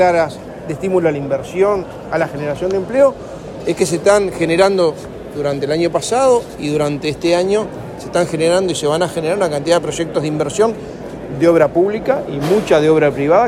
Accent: Uruguay; pero por lo menos que como uruguayos se alegren cuando hay noticias positivas

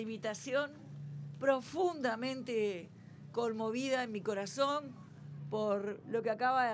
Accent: Uruguay; como uruguaya es un orgullo haberte escuchado

